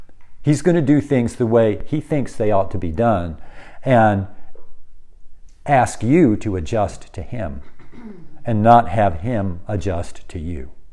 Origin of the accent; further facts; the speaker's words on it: United States; But I'm an American.